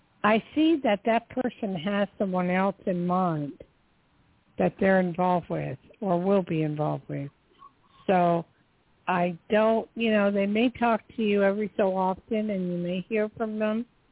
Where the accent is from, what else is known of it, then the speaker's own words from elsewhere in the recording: New Jersey, United States; born there; Because I was born in Jersey.